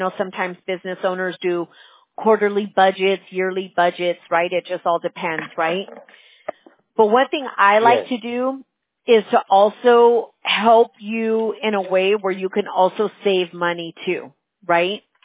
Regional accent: Fullerton, California, United States; now in Anaheim, United States; Yeah, I live in Anaheim. I grew up in Fullerton

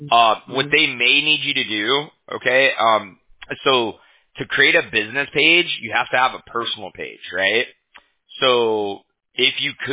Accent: Huntington Beach, California, United States; So I'm from Huntington Beach.

